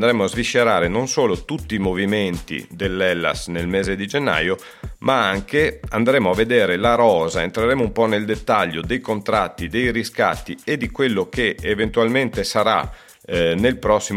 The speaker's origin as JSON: {"language": "Italian", "town": "Verona", "region": "Veneto", "country": "Italy", "said": "da veronese, da tifoso Hellas"}